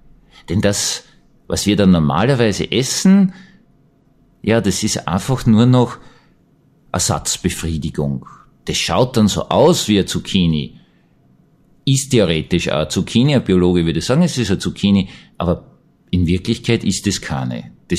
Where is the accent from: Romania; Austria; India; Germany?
Austria; Vienna; diesen Gottesdienst kannte ich als Wiener nicht.